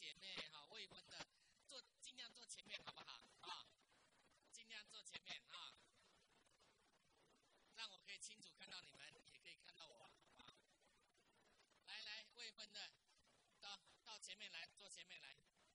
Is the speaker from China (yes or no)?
no; Taiwan; 那我是从台湾来，所以又从台湾来的